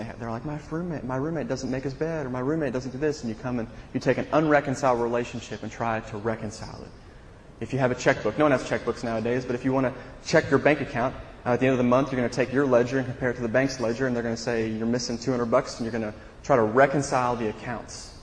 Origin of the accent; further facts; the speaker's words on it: Greenwood, Indiana, United States; I grew up in Greenwood, Indiana, just south of Indianapolis, about 25 minutes south of Indianapolis.